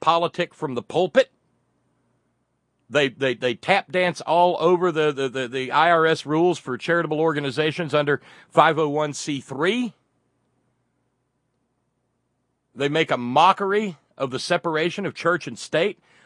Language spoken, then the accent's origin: English; Appalachia, United States; accent: hillbilly; I make fun of my own hillbilly accent, okay?